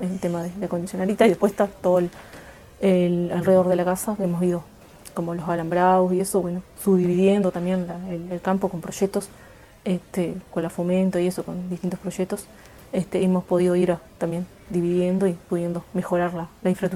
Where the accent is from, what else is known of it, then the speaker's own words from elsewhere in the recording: Cerro Chato, Salto, Uruguay; oriundas somos del departamento de Salto, ahí en la zona de Mataojo, en la zona de Cerro Chato. Ahí nacimos y nos criamos, fuimos a la escuela 47 de Cerro Chato.